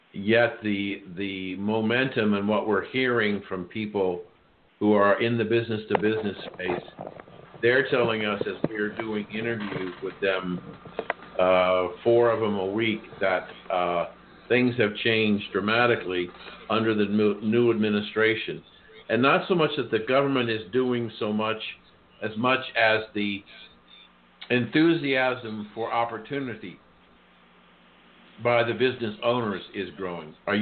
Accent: Columbus, Ohio, United States; Oh, down the road from where I was born and raised in Columbus.

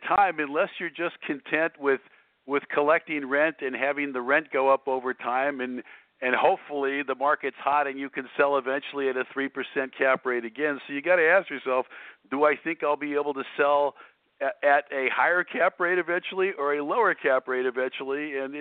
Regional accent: Los Angeles, California, United States; now in Temecula Valley, United States; I live in an area called the Temecula Valley, which is about an hour north of San Diego, but I grew up in Los Angeles, and moved out here like 13 years ago.

